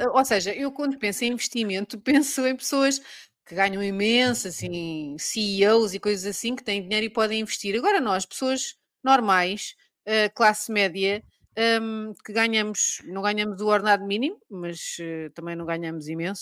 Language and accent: Portuguese; Portugal; somos portugueses, não é? Exato, sou portuguesa